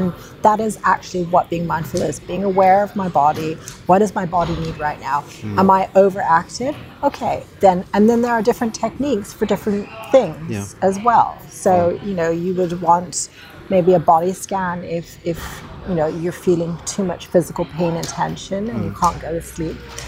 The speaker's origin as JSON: {"language": "English", "country": "India", "tie": "born or raised there", "said": "I grew up in India."}